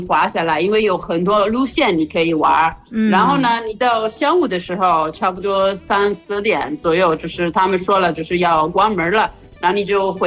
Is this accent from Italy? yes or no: yes; Italy; 我们意大利人的，应该是意大利人的传统吧，就是到冬天的时候去山然后呢度假1个星期